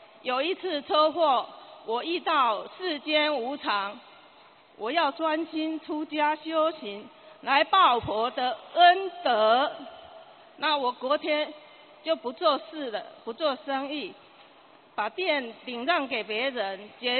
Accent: Taiwan; born there; 我出生在台湾，小时候身体就很不好

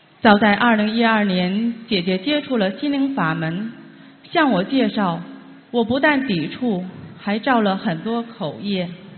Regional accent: Germany; 我来自德国

